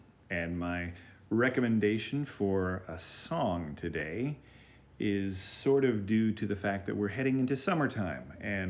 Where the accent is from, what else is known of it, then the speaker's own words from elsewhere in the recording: Seattle, Washington, United States; Growing up near Seattle, my family would invariably do a road trip down to Southern California, where my folks were from